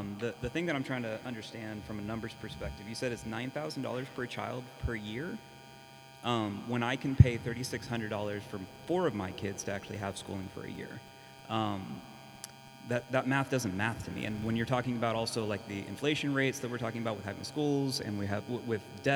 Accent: Texas, United States; I'm actually originally from Texas. I'm not from here in Idaho

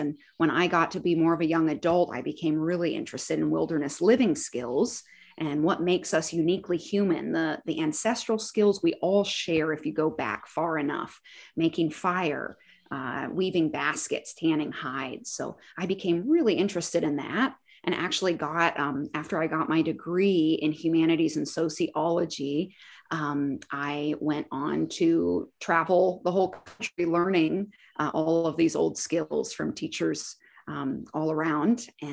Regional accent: Prescott, Arizona, United States; So we grew up in Prescott, Arizona. And we traveled all over.

